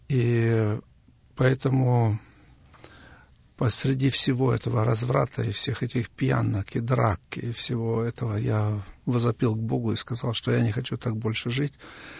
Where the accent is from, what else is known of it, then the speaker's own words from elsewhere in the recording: Kyrgyzstan; also born or lived in Siberia, Russia / Kazakhstan; now in Germany; Я родился в Сибири в 1950 году. Потом мои родители переехали с нами, маленькими детьми, в Казахстан. Из Казахстана, после того, как отец освободился из тюрьмы, мы переехали в Киргизию. А из Киргизии уже, будучи женатым, семейным человеком, я переехал в Литву.